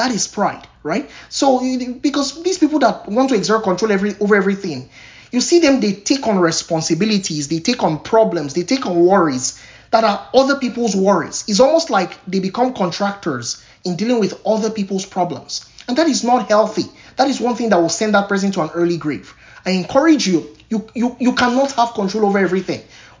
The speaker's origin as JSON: {"language": "English", "country": "Nigeria", "tie": "born or raised there", "lives_now": "United States", "said": "Versus when I was growing up in Nigeria, where like even things like water, we had to pray for."}